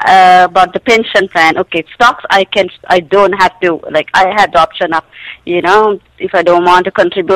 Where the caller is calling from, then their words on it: Canada; I'm calling from Canada.